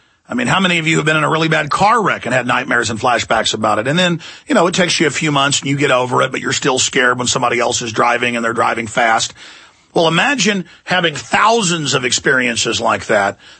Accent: Dallas, Texas, United States; I've not gone through, 1/100th of what people in the military have, but I grew up in Dallas.

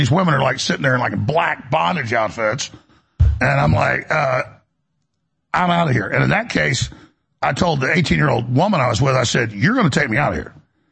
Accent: Dallas, Texas, United States; growing up in Dallas

